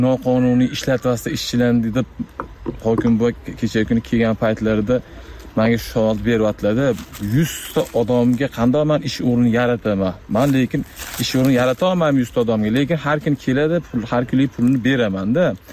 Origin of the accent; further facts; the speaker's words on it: Chust, Namangan Region, Uzbekistan; born there; moved away; Men Namangan viloyat Shust tumanida tug'ilganman o'zim. 2019 yildan Qashqadaryo viloyatiga kelib, tadbirkorlik bilan shug'ullanaman, dehqonchilik tadbirkorligi bilan.